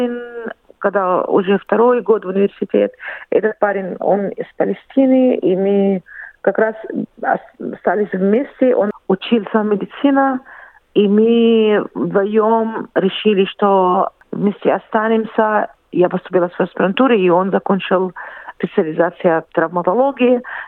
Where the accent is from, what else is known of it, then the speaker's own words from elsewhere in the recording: Jordan; born there; Russian is a second language; Я родилась в Иордании, там закончила школу.